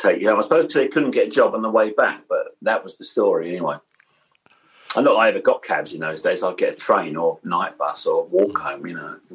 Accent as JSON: {"language": "English", "town": "Blackheath", "region": "London", "country": "United Kingdom", "tie": "born or raised there", "said": "Oh, it's lovely, you know. It's very green, and you had Greenwich there. Lots of sense of space."}